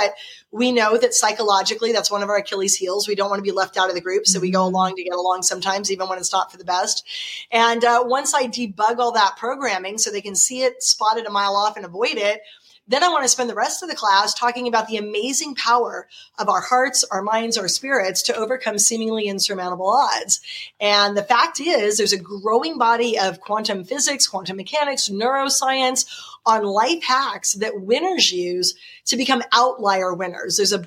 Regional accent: Tustin, California, United States; A teeny tiny Christian university in my hometown of Tustin, California approached me and said, we want you to teach a course.

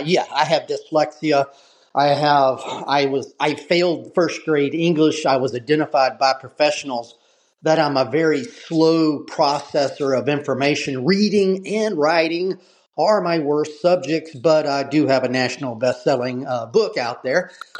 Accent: South Carolina, United States; I mean, I'm from the South, in South Carolina.

